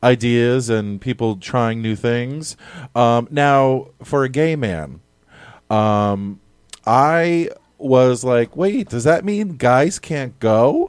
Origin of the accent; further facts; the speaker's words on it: Hudson, United States; me being born and raised in Hudson, I don't know if it's a Hudson born and raised thing